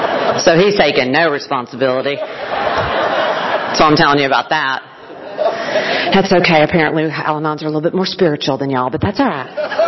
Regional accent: Oklahoma, United States; You know, I'm from Oklahoma. We're a football state.

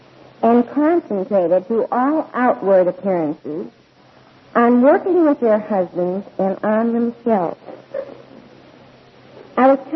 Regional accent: Milwaukee, Wisconsin, United States; I come from Milwaukee, Wisconsin, and you all know what we're famous for.

